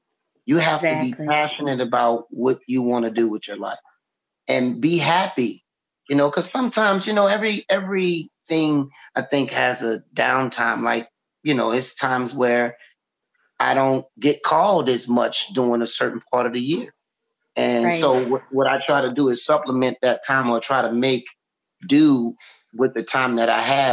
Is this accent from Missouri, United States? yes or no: no; New Orleans, Louisiana, United States; growing up in New Orleans, we all speak different.